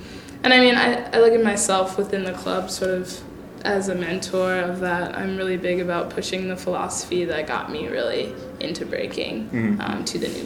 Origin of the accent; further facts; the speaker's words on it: Virginia, United States; I grew up in Northern Virginia.